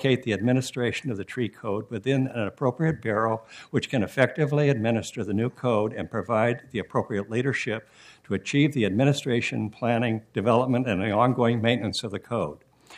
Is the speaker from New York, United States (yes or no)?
no; Portland, Oregon, United States; I'm from Northeast Portland.